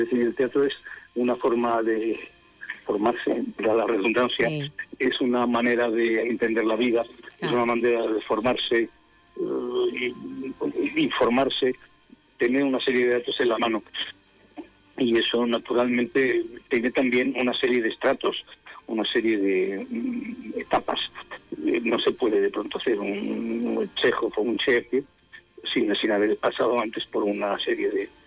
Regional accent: Valladolid, Castile and León, Spain; born there; Sí, efectivamente, nací en Valladolid, claro.

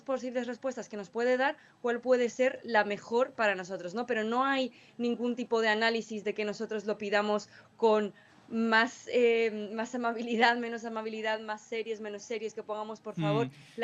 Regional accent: Lanzarote, Canary Islands, Spain; yo soy de Lanzarote, entonces poder venir a, digamos, mi tierra a investigar

